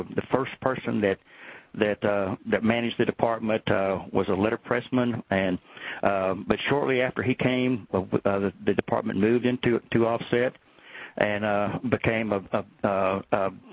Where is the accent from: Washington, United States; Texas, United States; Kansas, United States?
Texas, United States; Kilgore; I grew up in Kilgore. My dad had a family printing business that I grew up in. I was running an offset press when I was 14 years old, so I've been in this business for a while. I'm 64